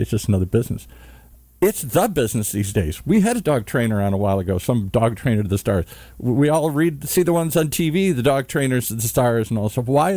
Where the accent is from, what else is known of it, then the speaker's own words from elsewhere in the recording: Michigan, United States; I grew up in Michigan.